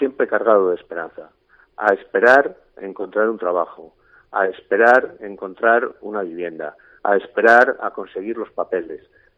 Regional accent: Burgos, Castile and León, Spain; Y que somos ciudadanos de Burgos de toda la vida, por decirlo así, ¿no?

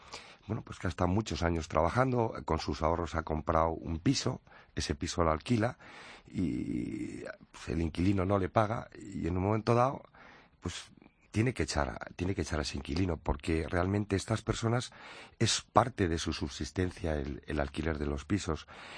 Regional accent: Community of Madrid, Spain; Al final somos madrileños y nos debemos a nuestro ayuntamiento y a nuestra comunidad.

